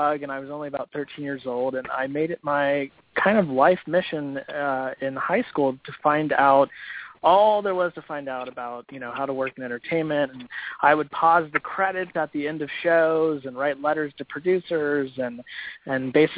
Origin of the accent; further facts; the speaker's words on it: California, United States; Well, I grew up I grew up in California about 3 or 4 hours north of Los Angeles, and when I was about 13 years old, I went down to L.A.